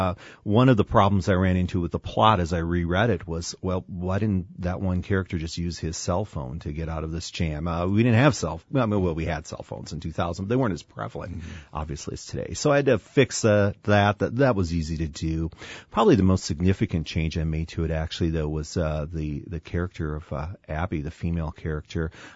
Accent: Wisconsin, United States; to stay away from Wisconsin because I didn't want people thinking that this was a book about where I grew up in Wisconsin.

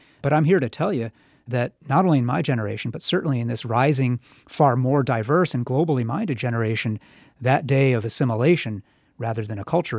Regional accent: United States; I'm American. My particular form of being American, which is informed by my Chinese heritage

